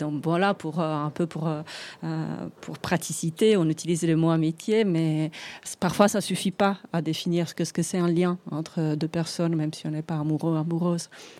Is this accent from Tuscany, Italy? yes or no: no; Lombardy, Italy; French is a second language; moi, je viens des Alpes lombardes